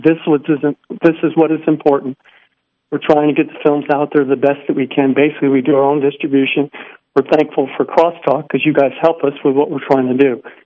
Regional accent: Waterloo, New York, United States; We were both born and raised in Waterloo, New York, Western New York.

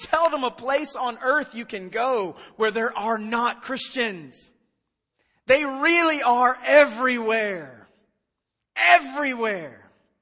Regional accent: United States; born there; Listen, I was born in the United States.

